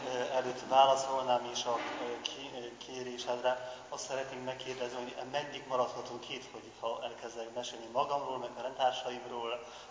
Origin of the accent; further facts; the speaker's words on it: Poland; Hungarian is a second language; moved away as an adult; now in Sződliget, Hungary; lengyel vagyok, már 12. évet töltök itt Magyarországon